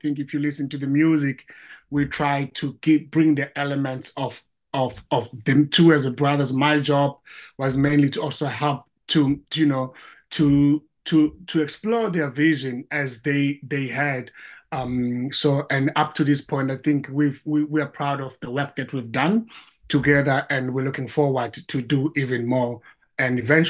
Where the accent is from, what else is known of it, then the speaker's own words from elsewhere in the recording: South Africa; I mean, growing up in South Africa, I was in music a lot.